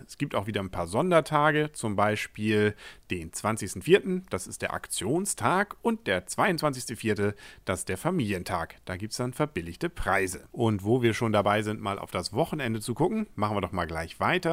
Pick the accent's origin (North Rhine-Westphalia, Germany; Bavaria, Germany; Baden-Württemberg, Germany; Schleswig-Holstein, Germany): Schleswig-Holstein, Germany; Kiel; kennt man als Kieler vor allem deswegen